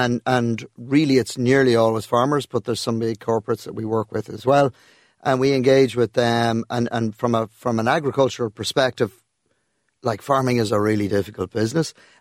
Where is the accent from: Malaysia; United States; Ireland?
Ireland; Because when you travel as an Irish business person or you're an Irish business team, you're able to engage at every level with society in those new markets. You know, we also don't have colonial baggage.